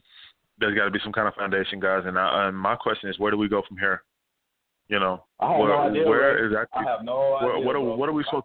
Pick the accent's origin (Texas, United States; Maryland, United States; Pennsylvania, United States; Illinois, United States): Texas, United States; Austin; I was raised around Caucasian people my whole life. I went to Patton Elementary in Oak Hill. You know Oak Hill, Southwest Austin.